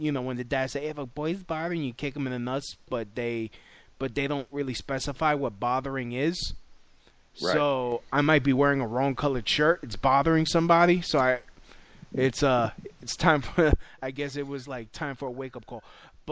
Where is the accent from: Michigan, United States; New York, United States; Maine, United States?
New York, United States; Brooklyn; I mean, growing up in Brooklyn, it was always the little kid or some dude thinking he's tough